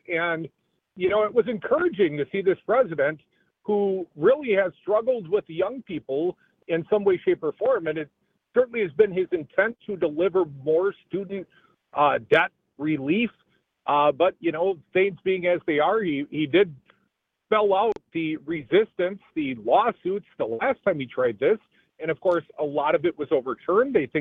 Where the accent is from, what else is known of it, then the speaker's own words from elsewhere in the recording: Madison, Wisconsin, United States; a brief but strong rally for Joe Biden here in Madison. I thought he made news. He came to my hometown, which makes me exceptionally happy.